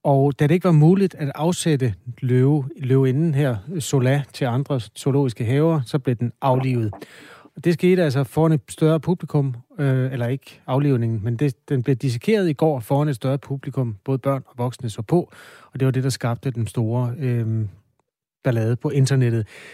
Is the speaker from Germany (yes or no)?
no; Stilling, Central Denmark Region, Denmark; i Stilling, hvor jeg er vokset op.